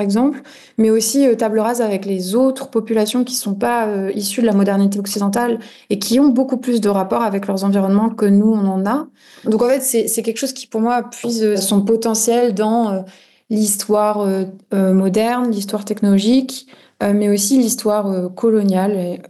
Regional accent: Brittany, France; je travaille en Bretagne, je suis bretonne et je travaille au pays, entre guillemets

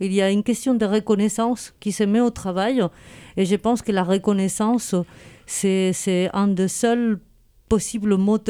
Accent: Spain; Je suis espagnole

